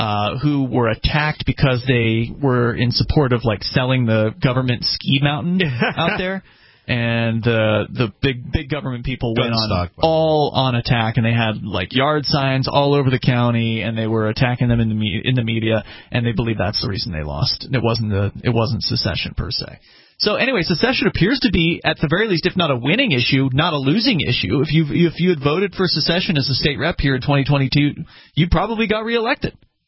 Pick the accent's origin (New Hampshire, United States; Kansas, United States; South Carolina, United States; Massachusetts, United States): New Hampshire, United States; maybe there is something happening back in my home state of New Hampshire, right?